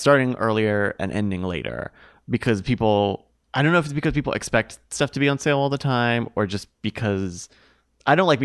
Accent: Virginia, United States; But I grew up in Virginia where like snow was just enough of a hassle where it kind of was like a problem.

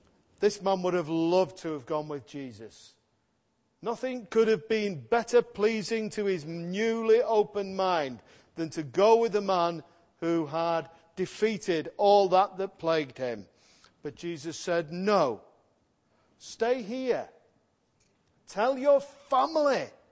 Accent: Liverpool, North West England, United Kingdom; but you know, I'm from Toxteth.

